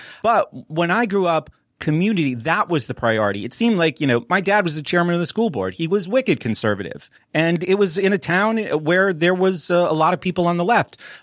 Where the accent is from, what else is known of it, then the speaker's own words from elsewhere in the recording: New Hampshire, United States; now in Pittsburgh, United States; growing up in New Hampshire